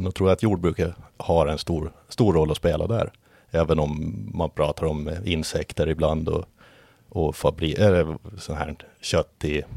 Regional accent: Hammarland, Åland, Finland; jag är från Hammarland, som nämndes. 31 år gammal är jag väl nu.

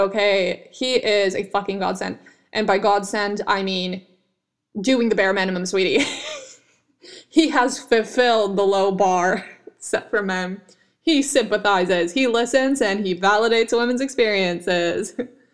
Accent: Sweden; also born or lived in United States; I'm from Sweden. I haven't lived in the States since I was fucking 7 years old. So even though I am half American and all these things, most of my experiences have been within Europe, and especially have been within Sweden.

